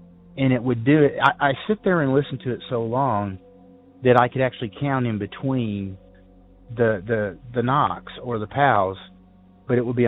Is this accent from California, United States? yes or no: no; Arkansas, United States; I've always been an outdoors person. I grew up in the woods. I grew up in the Ozark Mountains of Arkansas.